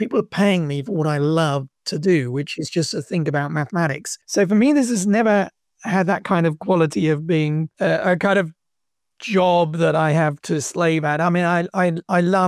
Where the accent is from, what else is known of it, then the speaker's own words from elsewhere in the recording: South East England, United Kingdom; I grew up in Oxfordshire, so I was going up to Oxford a lot as a kid at school to do music.